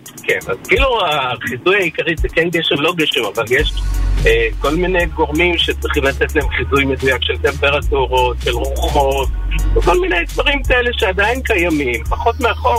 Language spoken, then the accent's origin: Hebrew; Bat Yam, Tel Aviv District, Israel; נולדתי בבת ים, ואני רגיל לים, אז אולי בגלל זה.